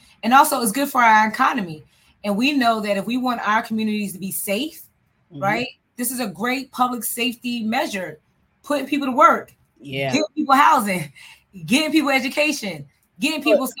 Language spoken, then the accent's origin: English; Pennsylvania, United States; I've ran up on people in Pennsylvania, my home state